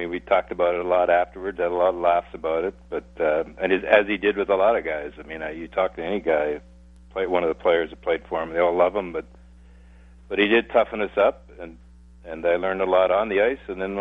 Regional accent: Long Island, New York, United States; I grew up on Long Island, played on Long Island, so have a lot of love and a lot of history there

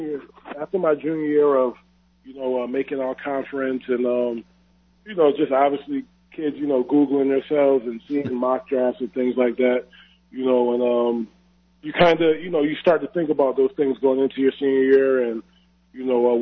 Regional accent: Hartford, Connecticut, United States; Yeah, I grew up in Hartford, went to high school in Windsor, Connecticut. It's a small suburb, you know, right outside the city. And, yeah, born and raised a New England kid.

